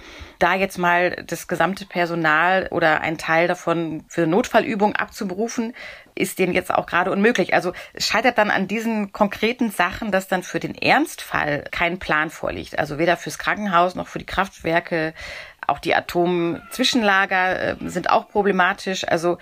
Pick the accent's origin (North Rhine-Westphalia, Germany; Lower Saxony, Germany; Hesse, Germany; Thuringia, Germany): North Rhine-Westphalia, Germany; wie man bei uns im Ruhrgebiet so sagen würde.